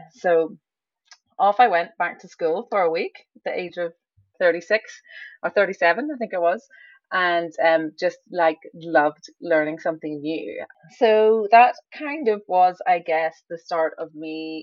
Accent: Ireland; now in South Africa; I grew up in Ireland, something like that.

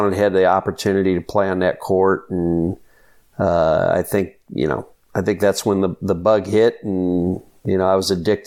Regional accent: Barberton, Ohio, United States; And growing up in Barberton and being able to watch those teams and read about them

